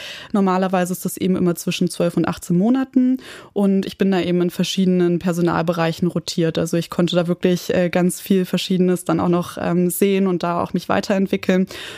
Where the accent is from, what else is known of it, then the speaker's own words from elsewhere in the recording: Berlin, Germany; moved away as an adult; also born or lived in Passau; ich komme ursprünglich aus Berlin, bin da aufgewachsen und dann für mein Bachelorstudium nach Passau gezogen.